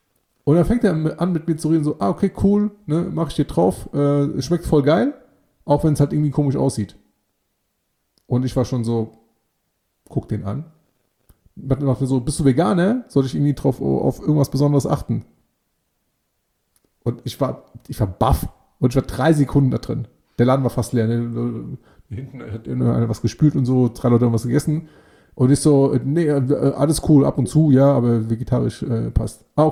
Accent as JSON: {"language": "German", "country": "Greece", "lives_now": "Wiesbaden, Germany", "said": "ich wohne in Wiesbaden, ne, ursprünglich aus Griechenland."}